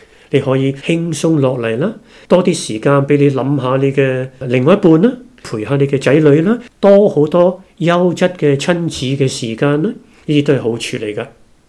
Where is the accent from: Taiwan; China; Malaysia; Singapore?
China; 我们中国人有以月亮为做依归的农历